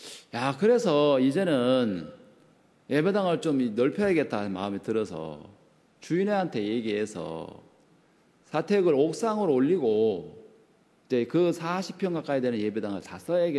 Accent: South Korea; 내가 한국에서 온 사역자로

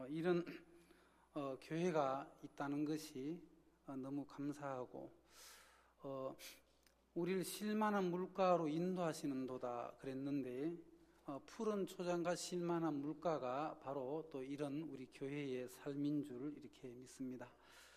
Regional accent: South Gyeongsang, South Korea; 그러던 어느 날 제 고향이 경남 그 창인데

